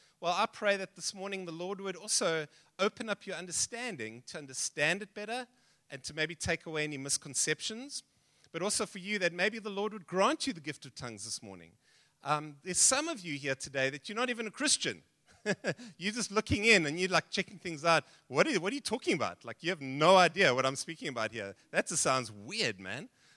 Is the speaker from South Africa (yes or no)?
yes; South Africa; first language English; So I'm a Frenchman, and that's my background, but we grew up in South Africa, and so English is my mother tongue, my first language.